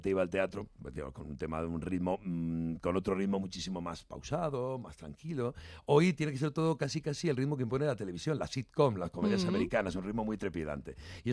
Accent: Jaén, Andalusia, Spain; moved away as an adult; now in Madrid, Spain; con mi compañía en Jaén, de donde soy originario, y aquí en Madrid 17 años, y precisamente mañana, hace 17 años que aparecí aquí

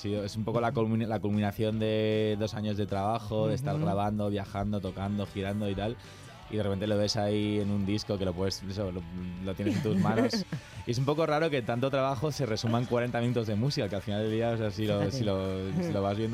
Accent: Madrid, Community of Madrid, Spain; Pero de raíces, soy libanés, griego. O sea, tengo una mezcla muy rara, o sea, muy mediterránea, supongo, pero me crié aquí en Madrid.

